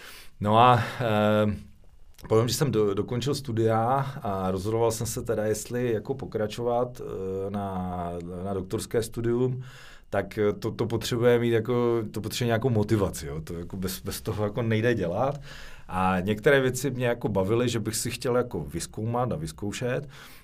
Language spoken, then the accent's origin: Czech; Moravian-Silesian Region, Czechia; protože pocházím z Beskyd, kousek od Kopřivnice